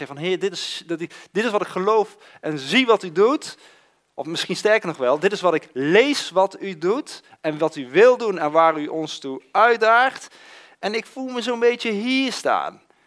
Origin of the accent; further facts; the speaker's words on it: Eindhoven, North Brabant, Netherlands; En ja, ik kom uit Eindhoven, ik ben een ras-echte Brabander, geboren en getogen.